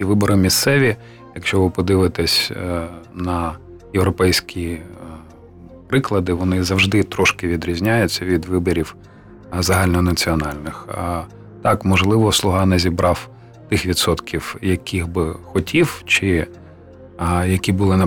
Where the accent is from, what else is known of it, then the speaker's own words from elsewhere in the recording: Kyiv, Ukraine; мене цікавить як Київ, моє рідне місто